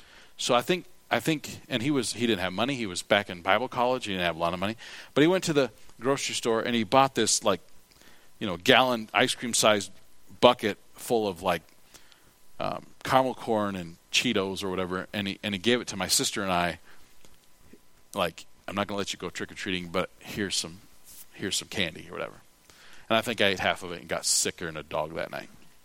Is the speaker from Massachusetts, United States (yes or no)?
no; South Dakota, United States; And so as far as an American and as a South Dakotan